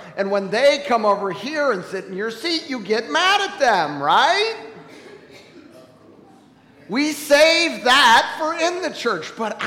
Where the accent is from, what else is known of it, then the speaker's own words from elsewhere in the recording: United States; We, as an American Christians, you and I, we have a role to play in what is going on in this country